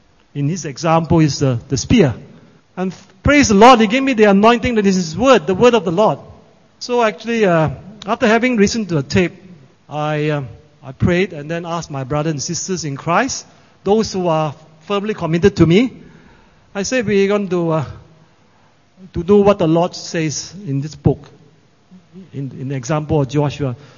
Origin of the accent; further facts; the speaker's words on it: Melbourne, Victoria, Australia; Then I decided to go back to Melbourne, where my hometown is.